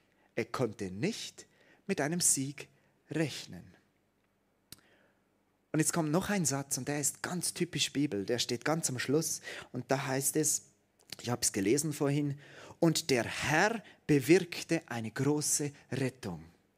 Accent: Switzerland; Bei uns in der Schweiz habe ich noch nie so eine Linsenfeldlandschaft gesehen.

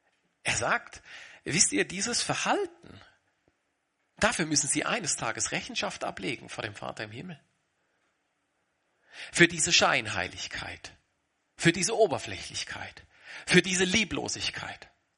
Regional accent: Switzerland; Ja, ich bin auch Schweizer, aber ich habe gelernt, in der Schweiz redet man nicht über Geld.

